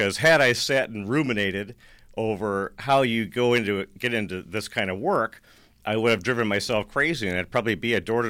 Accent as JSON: {"language": "English", "town": "Racine", "region": "Wisconsin", "country": "United States", "tie": "born or raised there", "also_born_or_lived": "New York City", "said": "I grew up in Racine, and I moved away for college and went to Whitewater, and from there eventually migrated out to the East Coast and lived in New York City for 15 or so years."}